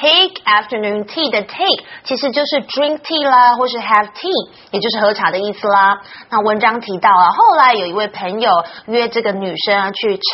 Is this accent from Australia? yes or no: yes; Australia; I love Tim Tams when I grew up in Australia.